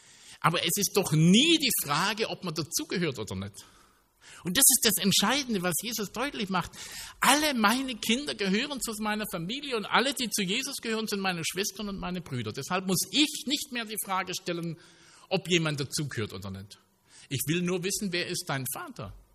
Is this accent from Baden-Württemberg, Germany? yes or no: yes; Stuttgart, Baden-Württemberg, Germany; merkt man, ich komme aus Stuttgart, habe keine Ahnung, wie sich Schafe benennen.